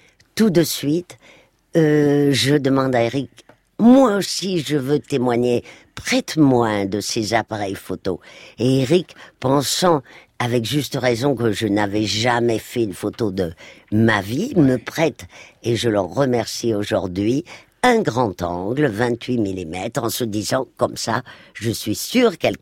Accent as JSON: {"language": "French", "town": "Madrid", "region": "Community of Madrid", "country": "Spain", "tie": "born or raised there", "said": "je revoyais défiler mon enfance heureuse à Madrid"}